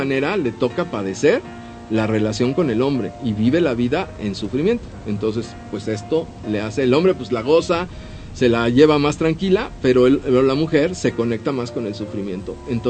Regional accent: Mexico; Somos los abnegados mexicanos que aguantamos todo lo que nos pase.

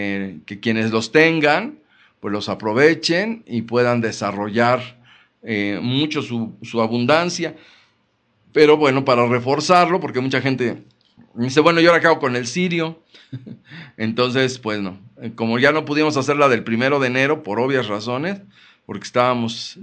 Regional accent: Mexico; estamos desafortunadamente como mexicanos acostumbrados a realizar nuestras oraciones

